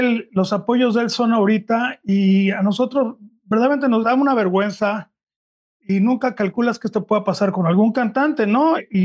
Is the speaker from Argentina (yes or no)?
no; Mexico; Nosotros nos sentimos también ofendidos como mexicanos.